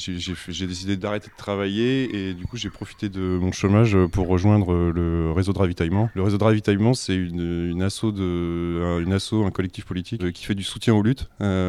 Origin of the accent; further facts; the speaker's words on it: Bourgogne-Franche-Comté, France; Moi j'ai grandi en Bourgogne, dans l'est de la France. Ensuite je suis allé à Paris pour faire un brin d'études en cinéma-théâtre